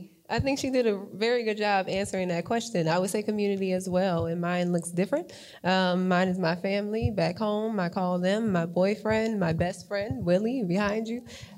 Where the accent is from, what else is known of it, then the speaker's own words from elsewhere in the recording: New Orleans, Louisiana, United States; And I grew up in New Orleans around all Black people. Like, my school, my elementary school, my neighborhood, my church, grocery store, everything was all Black.